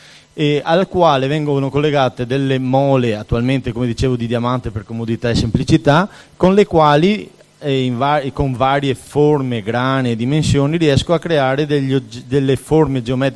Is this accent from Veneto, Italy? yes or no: yes; Murano, Veneto, Italy; io vengo da Murano